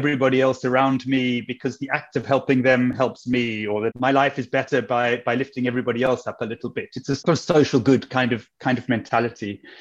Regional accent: South Africa; I'm from South Africa. It's where I grew up.

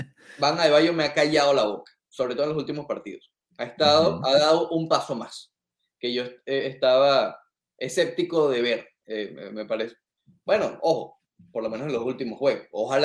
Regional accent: Venezuela; Yo como venezolano tengo el derecho de ser, como llamamos en mi tierra, pastelero.

